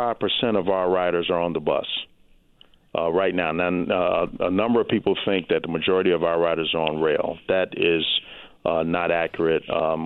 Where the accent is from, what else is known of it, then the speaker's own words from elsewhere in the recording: Chicago, Illinois, United States; The closest one, I think, is Chicago, actually my hometown.